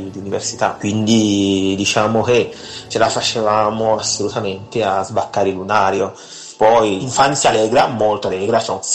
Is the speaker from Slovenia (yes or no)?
no; Cameroon; moved away as an adult; Io ho vissuto in Camerun fino all'età di 20 anni, quindi un paio d'anni dopo la maturità.